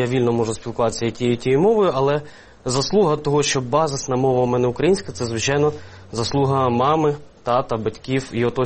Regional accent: Kyiv, Ukraine; я народився, виріс в Києві, в двомовному місті, але бо в моїй родині домінувала українська мова, і мої родичі спілкуються українською мовою, мої родичі з центральної України, моя родина – це Полтавщина, Вінниччина.

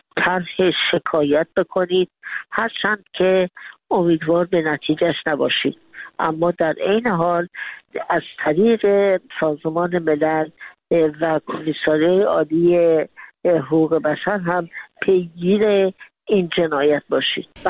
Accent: Iran; شرمساری ما ایرانیان است. یعنی به عنوان یک ایرانی آدم خجالت میکشه.

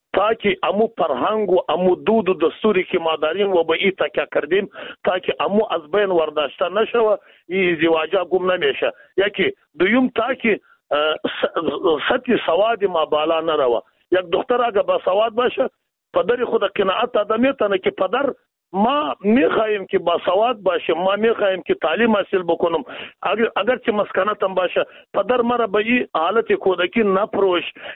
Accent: Afghanistan; ما شما از افغانستان هستیم

